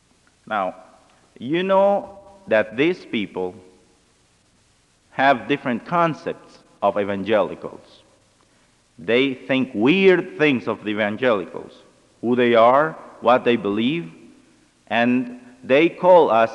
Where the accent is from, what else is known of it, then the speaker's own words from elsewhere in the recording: Venezuela; and I am from Venezuela